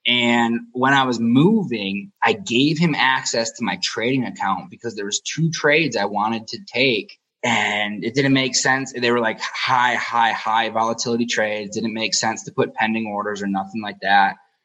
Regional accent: Michigan, United States; like it seems like I'm growing up in Michigan, right? Like it's the auto capital of the world.

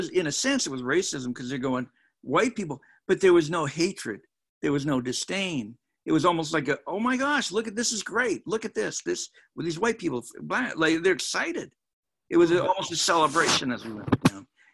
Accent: New Hampshire, United States; I grew up in New England, and like Kelly just said, you know, I grew up in a town with no Black people in the town. And, or I think I lived in New Hampshire.

